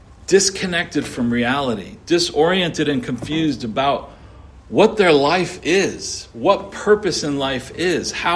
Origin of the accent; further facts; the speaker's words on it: Daytona Beach, Florida, United States; When I grew up in Daytona Beach on the east coast of Florida